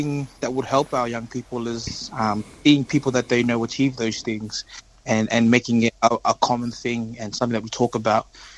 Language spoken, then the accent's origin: English; Australia; And I grew up too in Australia, in the Western diaspora